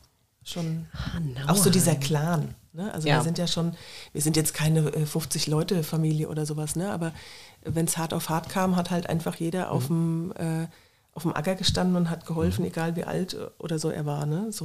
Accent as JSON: {"language": "German", "town": "Nauheim", "region": "Hesse", "country": "Germany", "said": "Also ich komme aus Nauheim und meine Eltern, die hatten Landwirtschaft, einen landwirtschaftlichen Vollerwerbsbetrieb in der Bahnhofstraße."}